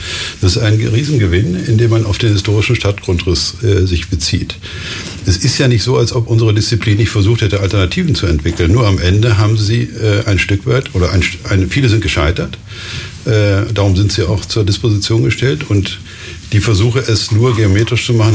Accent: North Rhine-Westphalia, Germany; Ich komme aus dem Münsterland und da, wenn man in Münster gelebt hat

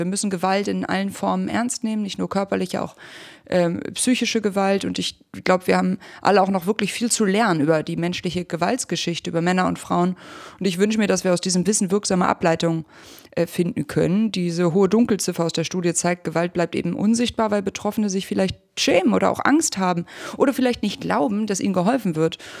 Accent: Hamburg, Germany; Ich komme aus Hamburg.

